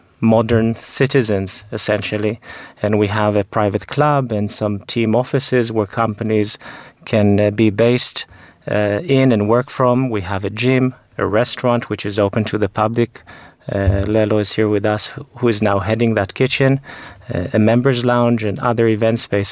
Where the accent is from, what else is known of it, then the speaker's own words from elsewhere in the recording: Israel; also born or lived in London; I was born in London actually, but grew up in Israel